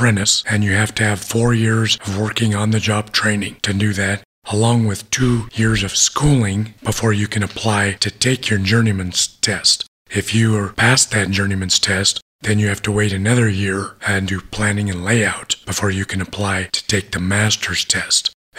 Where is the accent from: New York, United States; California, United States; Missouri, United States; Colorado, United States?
Colorado, United States; Alamosa; I grew up here in Alamosa for the most part. Went to Adams State College, was a wrestler there, moved away as a teacher for about 10 years, came back in 99 full-time as an electrician